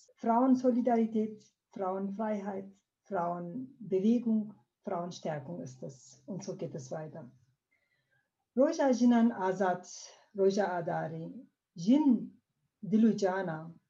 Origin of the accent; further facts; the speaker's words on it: Turkey; German is a second language; now in Germany; ich komme aus der Türkei, ich bin Kurdin